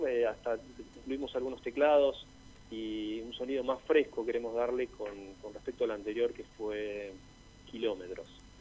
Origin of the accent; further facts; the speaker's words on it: City Bell, Buenos Aires Province, Argentina; yo soy de Citibel y como que acá está la movida muy muy armada en cuanto a eso.